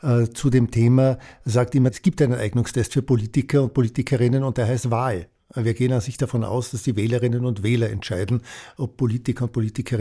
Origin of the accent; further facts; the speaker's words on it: Tyrol, Austria; Meine Kindheit in Tirol war insofern ein bisschen untypisch